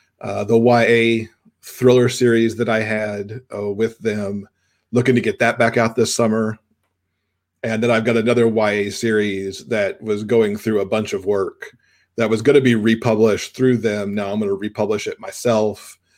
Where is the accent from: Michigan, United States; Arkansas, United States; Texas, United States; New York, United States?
Michigan, United States; I grew up in Michigan, so hockey very much in my blood too